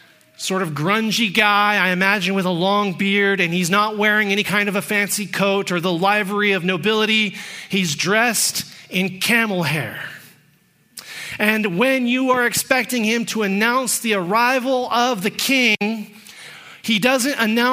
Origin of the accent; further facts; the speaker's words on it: United States; now in Canada; Now, I'm an American, so I don't give a lot of consideration to royalty